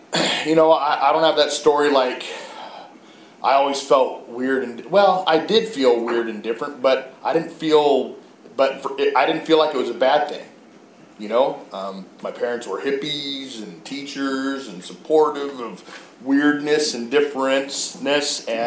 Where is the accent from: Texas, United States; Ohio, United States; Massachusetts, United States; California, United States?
California, United States; Mendocino; I'm actually originally from Mendocino. That's where I was born and raised.